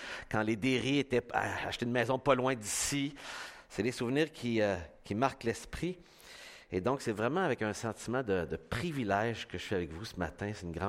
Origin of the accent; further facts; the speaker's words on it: Saint-Prime, Quebec, Canada; nous autres, on vient de Saint-Prime originalement.